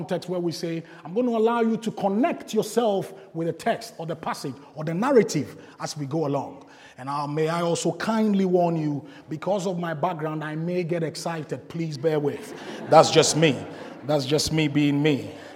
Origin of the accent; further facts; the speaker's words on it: Ghana; I come from Ghana originally.